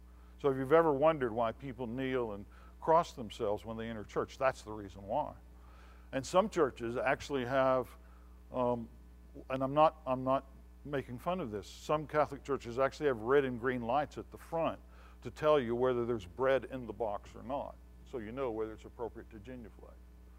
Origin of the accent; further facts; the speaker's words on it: England, United Kingdom; we know best because we're English